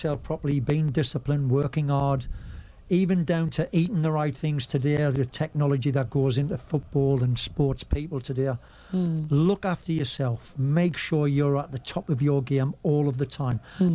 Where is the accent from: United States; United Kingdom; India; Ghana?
United Kingdom; England; now in Trinidad and Tobago; So that was me as an Englishman bending, because I'm living here now.